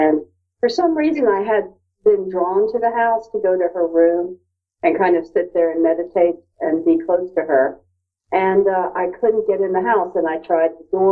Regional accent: Tampa, Florida, United States; moved away; and I'm from Tampa, Florida, but I live in New England.

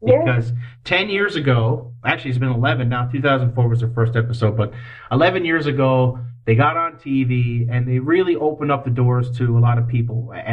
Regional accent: Newfoundland and Labrador, Canada; I'm from Newfoundland, which is the most Irish island on the planet. We're about as Irish as you can get, with still having a maple leaf on our chest.

